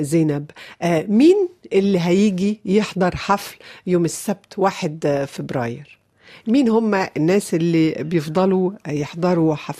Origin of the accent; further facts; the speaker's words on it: Tunisia; وانا تونسي